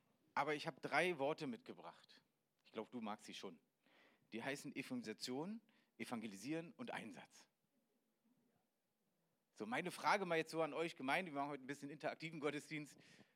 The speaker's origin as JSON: {"language": "German", "region": "Berlin", "country": "Germany", "tie": "born or raised there", "accent": "Berlin", "said": "ich komme aus Berlin, ich bin echter Berliner, so richtig, ja, wenn ich will, dann könnte ich die ganze Zeit auch so Berlinern"}